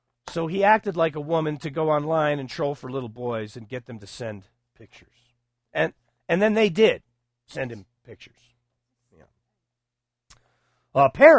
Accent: Texas, United States; Now, where I grew up out in West Texas, and Odessa was the big city.

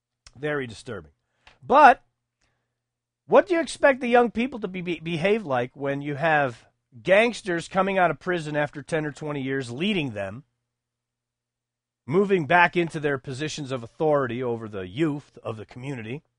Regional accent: United States; I frankly am embarrassed as an American that Hillary Clinton is a nominee for the President of the United States.

